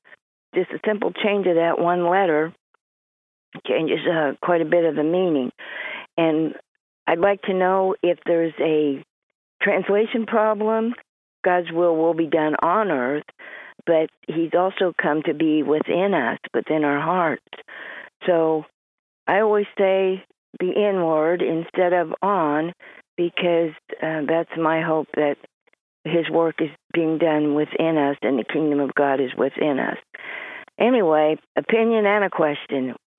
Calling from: White City, Kansas, United States; I'm calling from White City, Kansas.

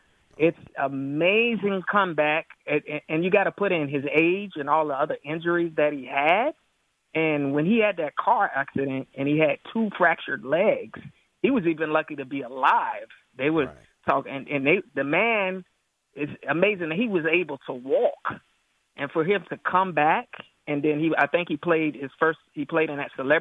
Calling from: Atlanta, Georgia, United States; No, I'm calling you from Atlanta, man.

